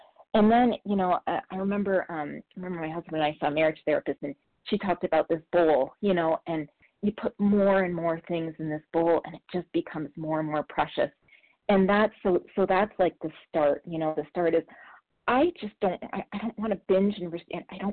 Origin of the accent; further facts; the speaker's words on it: Colorado, United States; I'm from Colorado.